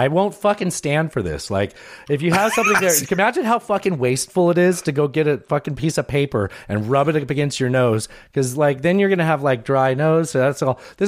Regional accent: San Diego, California, United States; My mom moved out to California. That's why I was raised in San Diego.

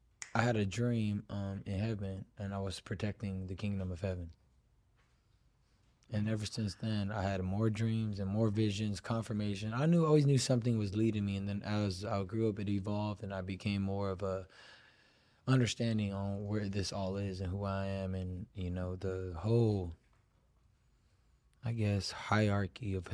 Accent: Los Alamitos, California, United States; born there; Okay, so I was born in Los Alamitos, California.

